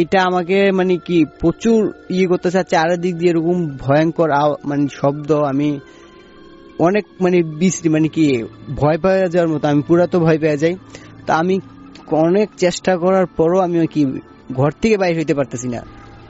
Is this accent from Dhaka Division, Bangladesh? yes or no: no; Daudkandi, Chittagong Division, Bangladesh; আমার গ্রামের বাড়ি দাউদকান্দিতে, মানে কুমিল্লাতে, আর আমার নানুর বাড়ি হচ্ছে চট্টগ্রাম।